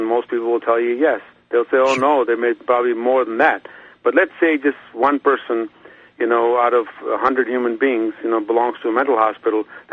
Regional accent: Abbottabad, Khyber Pakhtunkhwa, Pakistan; moved away as an adult; now in United States; I was raised in Abbottabad, Pakistan.

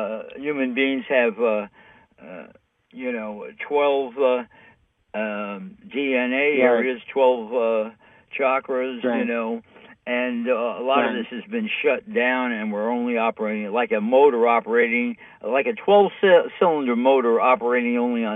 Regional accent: New York City, New York, United States; I'm from New York City, and like when I look around at the people in charge of things in New York City

